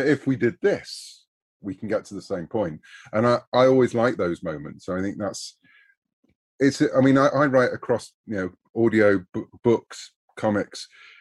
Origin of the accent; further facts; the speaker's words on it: United Kingdom; I'm a Brit. We grew up saying Han Solo and didn't realize until, you know, Lando came along that that wasn't right.